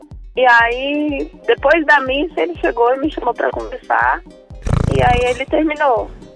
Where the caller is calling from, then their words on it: Brasília, Federal District, Brazil; Eu falo de Brasília.